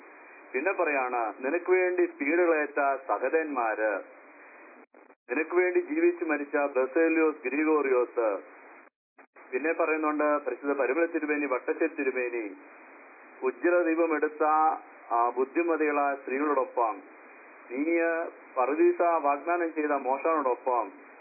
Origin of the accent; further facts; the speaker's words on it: Mylapra, Kerala, India; എന്റെ സ്വദേശം മൈലപ്രായാണ്.